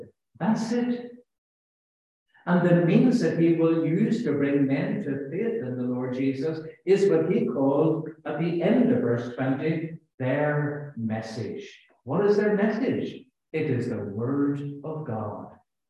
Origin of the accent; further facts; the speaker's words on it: Ireland; I'm Irish, okay?